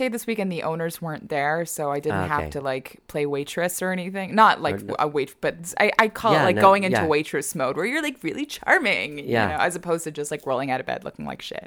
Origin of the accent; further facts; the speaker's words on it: Laredo, Texas, United States; I grew up in Laredo. I grew up with, the machismo culture.